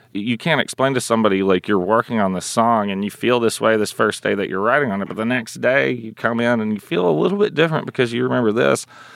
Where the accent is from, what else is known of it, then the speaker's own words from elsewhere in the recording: Nashville, Tennessee, United States; I think growing up in Nashville completely destroys the idea